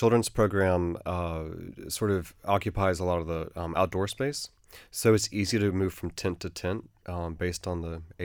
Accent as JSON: {"language": "English", "town": "Amarillo", "region": "Texas", "country": "United States", "tie": "born or raised there", "said": "Growing up in Amarillo, we called it a name that I can't"}